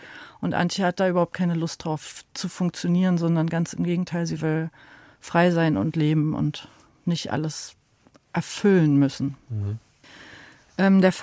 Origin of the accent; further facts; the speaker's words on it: Berlin, Germany; wir sind auch aus Ost-Berlin, eben aus Berlin groß geworden